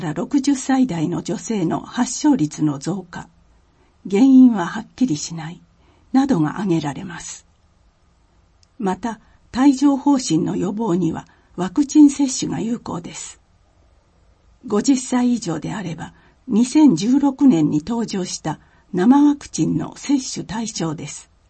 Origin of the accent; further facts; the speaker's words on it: New Zealand; Japanese is a second language; 今回も私の出身国であるニュージーランドの文化についてご紹介したいと思います。